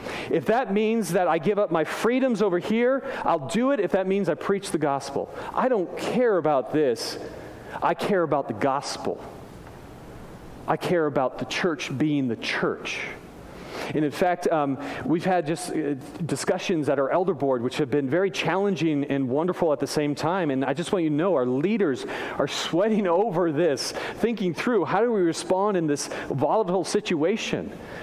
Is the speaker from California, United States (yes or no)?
yes; California, United States; My home state, where I grew up, I lived for how long? 34 years? My home state of California is one of the perpetrators of persecuting Christians.